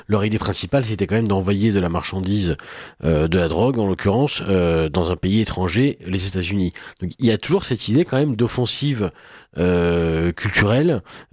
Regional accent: Algeria; puisque je suis algérien et que je le revendique

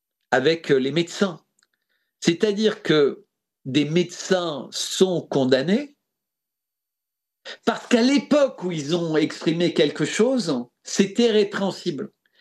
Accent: France; Mais en tant que Français, je considère que le bonheur a plus sa place dans la Constitution que l'IVG.

